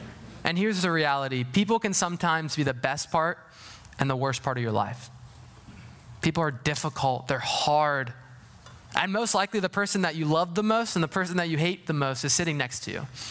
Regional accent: the South, United States; I'm from the South, so who cares about them?

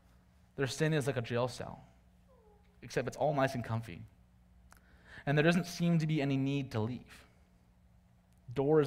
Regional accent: Michigan, United States; I couldn't help but think of my childhood growing up in Michigan. Lakes were everywhere, and they were beautiful.

